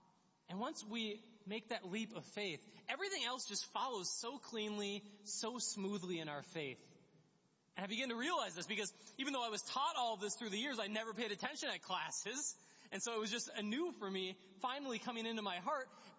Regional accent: Brainerd, Minnesota, United States; now in Grand Rapids, United States; I grew up in Brainerd

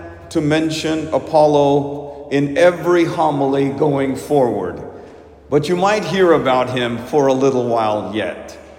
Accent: India; In my home country of India and other cultures, multiple families often lived and grew up in the same house.

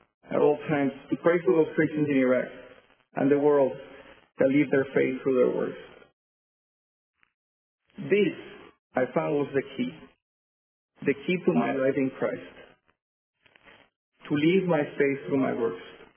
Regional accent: Louisiana, United States; born there; also born or lived in Venezuela; I was born in the South, in Louisiana. I had experience with a Baptist church. Then we moved to Venezuela, and there is only Catholicism there, nothing really else.

